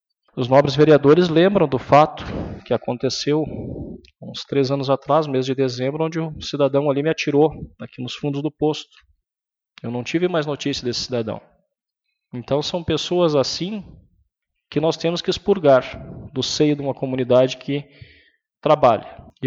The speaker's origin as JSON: {"language": "Portuguese", "region": "Rio Grande do Sul", "country": "Brazil", "said": "todos somos gaúchos, todos moramos nessa terra"}